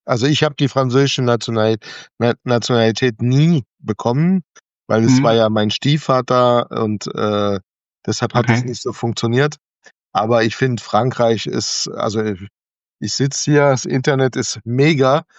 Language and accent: German; Saarbrücken, Saarland, Germany; born there; Ich bin in Saarbrücken geboren.